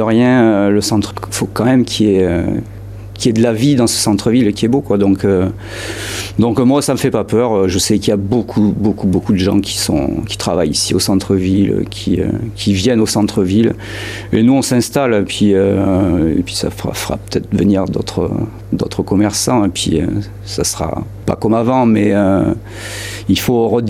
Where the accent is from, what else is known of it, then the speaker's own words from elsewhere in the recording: Mont-de-Marsan, Nouvelle-Aquitaine, France; Moi, je suis né ici à Mont-de-Marsan, donc depuis tout petit